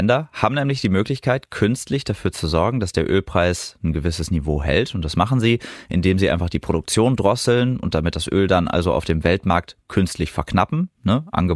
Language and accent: German; Osnabrück, Lower Saxony, Germany; die in etwa so groß ist wie meine Heimatstadt Osnabrück